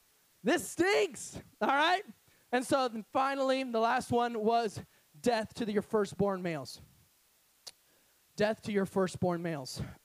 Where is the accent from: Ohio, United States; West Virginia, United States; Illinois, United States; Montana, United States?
Ohio, United States; I'm from Ohio, and it was like 10 years ago or 7 years ago.